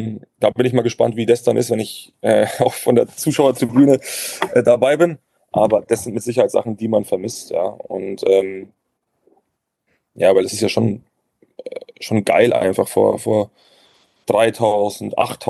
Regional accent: Würzburg, Bavaria, Germany; dass ich das geschafft habe, in meiner Heimatstadt, mich da so durchzubeißen

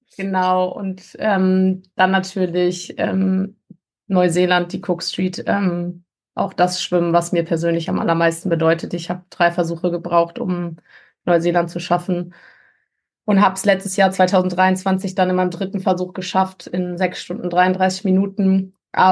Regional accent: Marburg, Hesse, Germany; Ich komme aus Marburg, hier gibt es nicht die super besten Bedingungen zum Trainieren.

